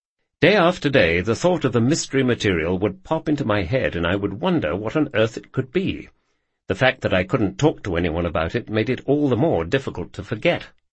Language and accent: English; United Kingdom; Being a British citizen, I had only the basic security clearance, and so there were areas in the laboratory complex I couldn't go.